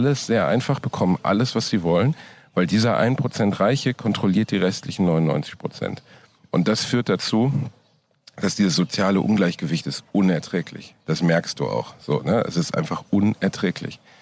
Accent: Germany; Ich bin kurz runtergegangen, aber als Deutscher bist du da halt völlig.

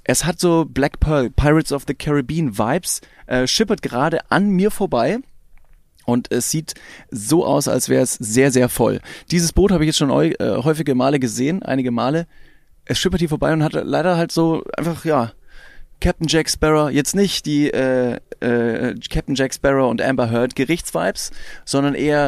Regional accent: Ingolstadt, Bavaria, Germany; Ich komme aus Ingolstadt, wie viele wissen.

